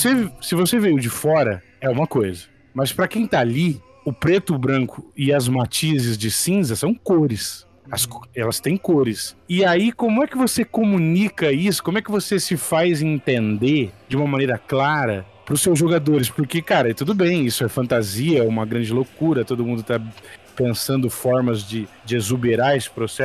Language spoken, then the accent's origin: Portuguese; Bebedouro, São Paulo, Brazil; Eu sou de Bebedouro, uma cidade do interior de São Paulo, cidadezinha pequena na região de Ribeirão.